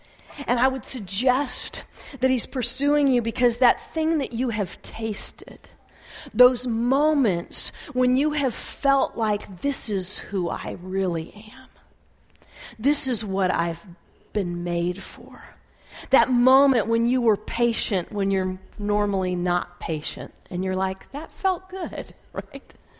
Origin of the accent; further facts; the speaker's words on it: California, United States; When I became a Christian at the age of 17 at a little camp here in Southern California, I grew up in Southern California, a little camp called Forest Home